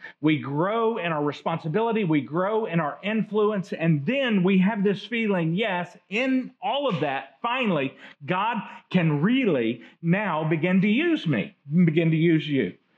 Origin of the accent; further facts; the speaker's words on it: United States; because I think it's part of growing up in the United States, I had this life philosophy